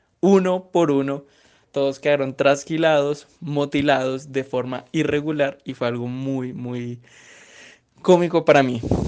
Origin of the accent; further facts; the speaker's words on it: Bogotá, Colombia; now in Medellín, Colombia; Como se pueden dar cuenta por mi acento, yo no soy de Antioquia, yo soy de la ciudad de Bogotá y vivo en Medellín hace 4 años.